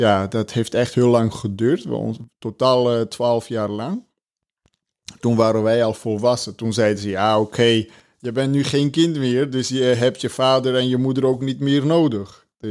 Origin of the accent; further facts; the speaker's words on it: Armenia; also born or lived in Russia; now in Netherlands; Ja, ik kom oorspronkelijk uit Armenië.